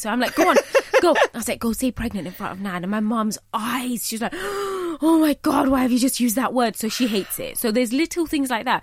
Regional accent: United Kingdom; I am Bangladeshi, you know, I'm British, but I'm also a Muslim.

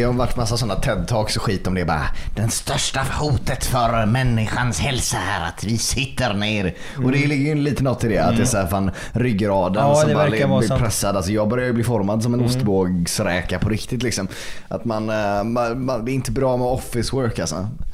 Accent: Gothenburg, Västra Götaland County, Sweden; jag kommer från Göteborg och jag älskar Göteborg.

